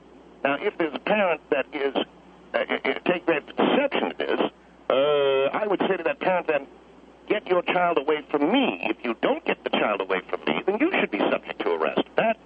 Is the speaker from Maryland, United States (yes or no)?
yes; Baltimore, Maryland, United States; born there; accent: mid-Atlantic; East Coast. Yes, sir. I lived abroad briefly. I studied abroad, but I'm an American by birth.